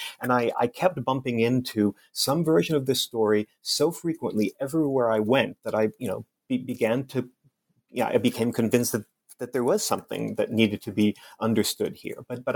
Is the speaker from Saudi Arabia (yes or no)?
yes; Saudi Arabia; I was born and raised in Saudi Arabia myself, the third generation of my family to live and work in the kingdom as American expatriates. And so I grew up in the kingdom.